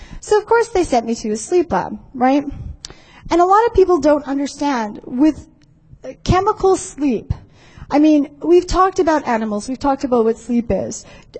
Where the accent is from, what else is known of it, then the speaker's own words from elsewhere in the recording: Canada; because I'm Canadian.